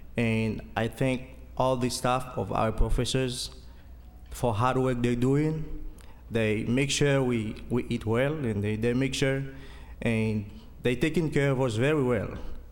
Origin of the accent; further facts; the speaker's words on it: Haiti; English is a second language; First of all, I want to apologize for my accent because I'm from Haiti.